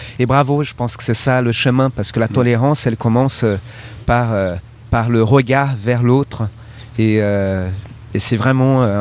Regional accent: Brazil; French is a second language; now in France; Bon, je suis brésilien, mais ça fait longtemps que je vis en France.

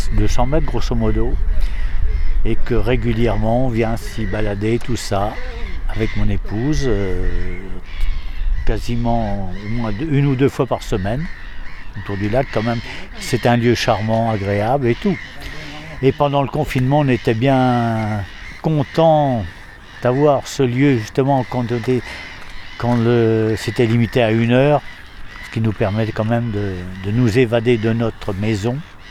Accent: Nouvelle-Aquitaine, France; moved away as an adult; now in Blois, France; Donc, je ne suis pas d'origine du tout d'ici, je suis des Deux-Sèvres.

